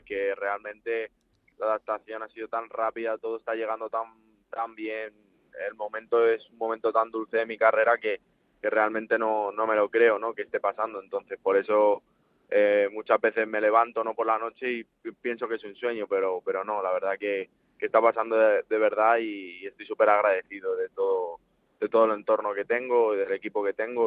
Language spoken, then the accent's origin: Spanish; San Martín de la Vega, Community of Madrid, Spain; Si no estoy en mi pueblo, con tantas carreras es imposible.